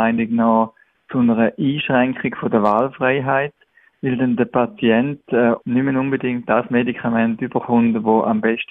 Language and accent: German; Switzerland; Es ist ja bestens bekannt, dass wir in der Schweiz höhere Kosten haben.